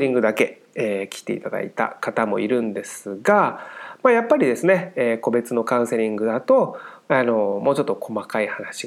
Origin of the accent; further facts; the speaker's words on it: Miyazaki, Japan; 僕もですね、宮崎出身なんですね。